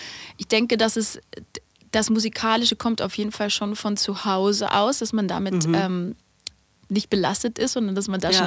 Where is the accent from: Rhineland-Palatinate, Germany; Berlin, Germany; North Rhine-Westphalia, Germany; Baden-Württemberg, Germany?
Baden-Württemberg, Germany; Furtwangen; Aber ich komme natürlich aus Furtwangen und da schwätzt man natürlich anders, gell?